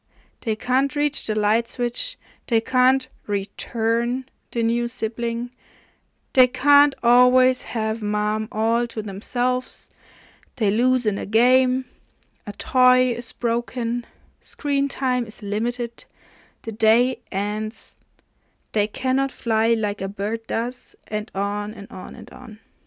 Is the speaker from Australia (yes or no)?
no; Germany; I come from Germany, and I am a mom of three kids.